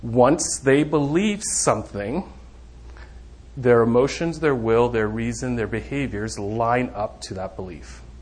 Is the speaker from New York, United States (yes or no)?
yes; New York, United States; I'm a little crafty. I'm from New York.